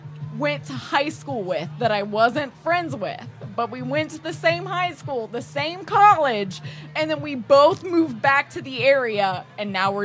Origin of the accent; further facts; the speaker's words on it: Kentucky, United States; I'm from Northern Kentucky, but it is a very Cincinnati, greater Cincinnati thing.